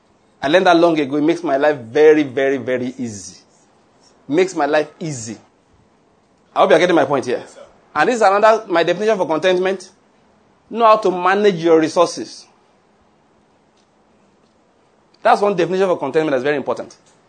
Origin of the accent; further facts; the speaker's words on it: Nigeria; I'm a Nigerian. I'm just here for a few weeks. I don't know how to do this.